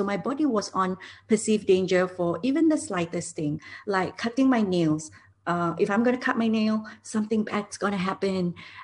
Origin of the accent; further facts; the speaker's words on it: Singapore; now in Dubai, United Arab Emirates; And so I've been in Dubai for the last 2 years, and I just wanted to, and I'm originally from Singapore.